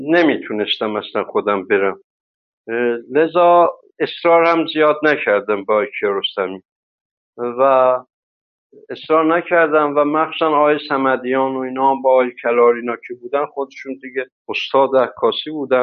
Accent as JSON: {"language": "Persian", "country": "Iran", "said": "من خودم ترکم دیگه"}